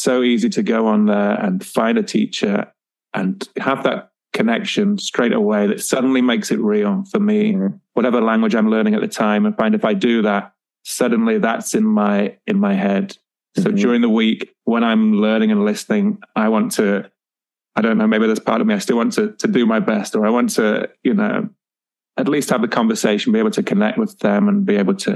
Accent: England, United Kingdom; also born or lived in France; when I first went to Thailand, I was 27, 28. So after, I mean, I grew up in England, yes. After school, though, I did spend some time in Europe, in France.

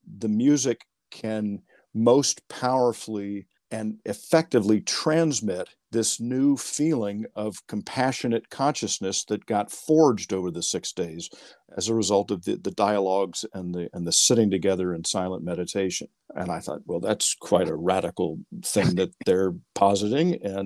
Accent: Kentucky, United States; also born or lived in Yellow Springs; And I grew up in Kentucky after having lived in Yellow Springs.

